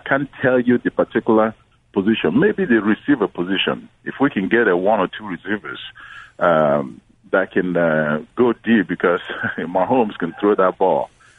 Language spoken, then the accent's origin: English; Enugu, Enugu State, Nigeria; Enugu. That's my hometown in Nigeria.